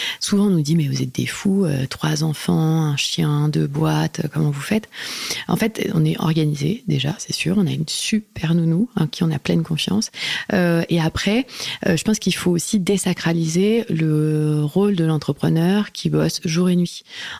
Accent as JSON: {"language": "French", "town": "Lyon", "region": "Auvergne-Rhône-Alpes", "country": "France", "said": "parce que je suis lyonnaise."}